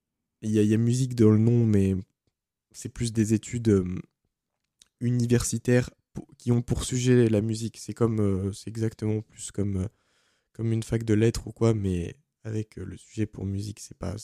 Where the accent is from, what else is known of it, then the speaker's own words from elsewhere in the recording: Fontainebleau, Île-de-France, France; now in Tours, France; parce qu'à la base, je suis de Fontainebleau.